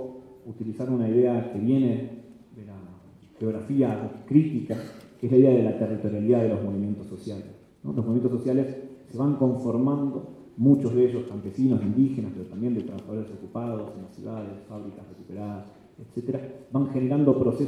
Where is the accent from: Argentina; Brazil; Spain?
Argentina; me interesaba traer a cuenta qué está pasando en mi país, en Argentina, ¿no?